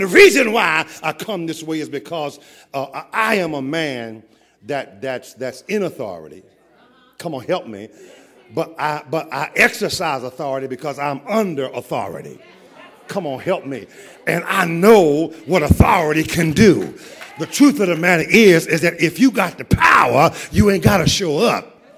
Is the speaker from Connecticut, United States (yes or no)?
no; Philadelphia, Pennsylvania, United States; I'm from Philadelphia